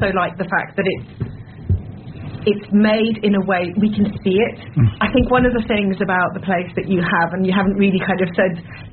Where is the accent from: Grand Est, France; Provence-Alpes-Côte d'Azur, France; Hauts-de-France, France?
Hauts-de-France, France; now in England; when I say I'm French, everybody thinks wine. I grew up in Flanders, so I'm from beer country